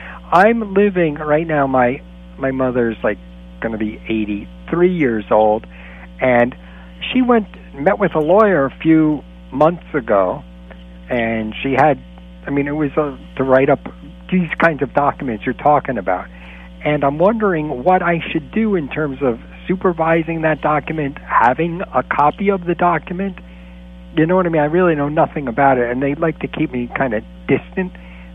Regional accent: Florida, United States; In fact, I'm from Florida. I was tuning in.

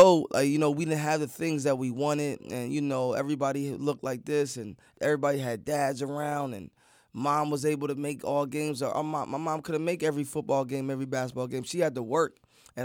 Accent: Allentown, Pennsylvania, United States; So fast forward, we in they're in Allentown. I'm born many years later.

